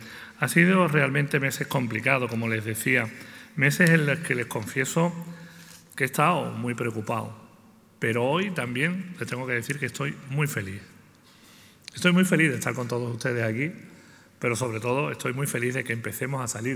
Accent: Sanlúcar de Barrameda, Andalusia, Spain; soy de Sanlúcar de Barrameda, soy andaluz

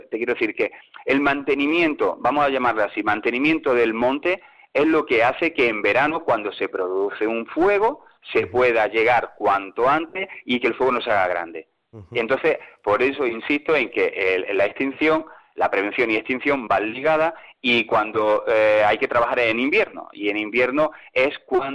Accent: Granada, Andalusia, Spain; aquí yo soy de Granada.

